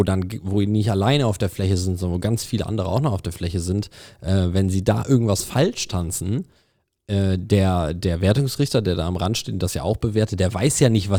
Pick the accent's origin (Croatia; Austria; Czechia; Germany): Germany; Kempen, North Rhine-Westphalia; born there; Und ich wurde in Kempen geboren, was 10 Kilometer weg von Krefeld nur ist.